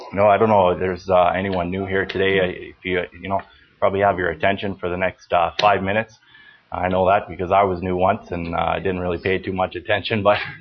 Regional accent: Stony Plain, Alberta, Canada; born there; I was born in Stony Plain, Alberta. I born in a Catholic family.

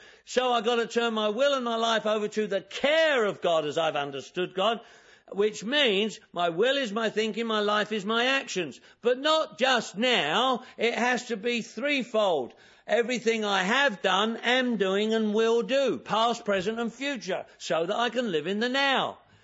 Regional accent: England, United Kingdom; now in United States; I'm English, for Christ's sake. Why wouldn't I? I'm in America.

